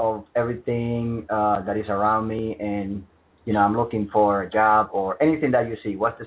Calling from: Texas, United States; I'm calling from Texas.

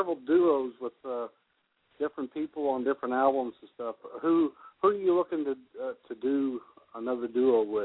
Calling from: Kentucky, United States; I'm calling from Northern Kentucky.

